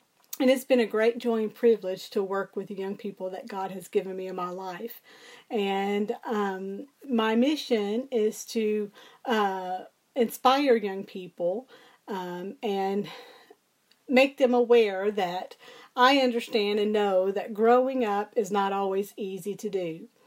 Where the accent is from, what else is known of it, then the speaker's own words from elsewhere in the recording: Memphis, Tennessee, United States; I grew up in the Memphis, Tennessee area, where I attended college also at Tri-State Baptist College